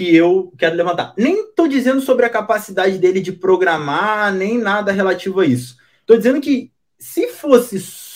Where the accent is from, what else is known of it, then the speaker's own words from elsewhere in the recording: Rio de Janeiro, Brazil; now in São Paulo, Brazil; Eu saí lá do Rio fudido numa